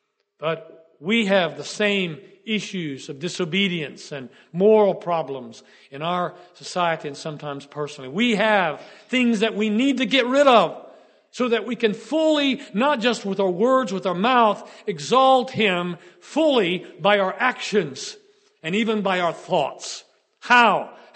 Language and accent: English; Florence, Tuscany, Italy; if I could go downtown in the city where I grew up in Florence